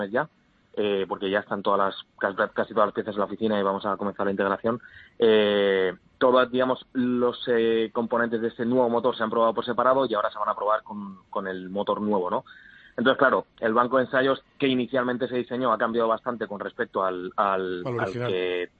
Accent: Spain; los dos fundadores también somos españoles.

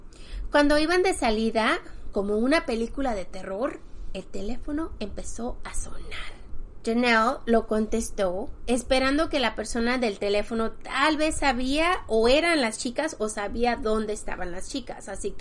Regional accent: Mexico; now in United States; Nosotras somos mexicanas, así que nuestros padres, aunque tengamos 20, 21 años, 30 años

